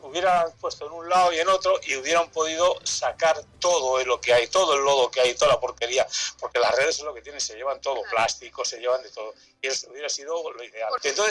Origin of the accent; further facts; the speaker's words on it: Madrid, Community of Madrid, Spain; nosotros vivimos en Madrid, somos de Madrid, entonces nosotros venimos muchos años aquí